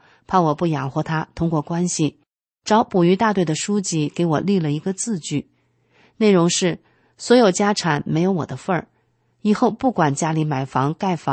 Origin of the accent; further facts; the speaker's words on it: Shandong, China; 我是山东人